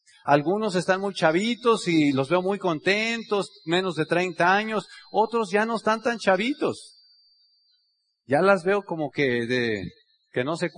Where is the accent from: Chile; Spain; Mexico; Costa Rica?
Mexico; Y obviamente como mexicano, pues estar en mi tierra y ante mi gente, pues me llena el pecho de orgullo